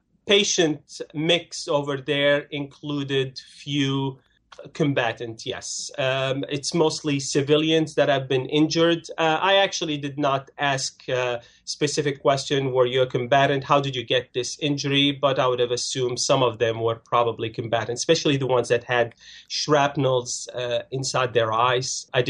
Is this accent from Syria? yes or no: yes; Syria; I'm originally from Syria, and I know some of those people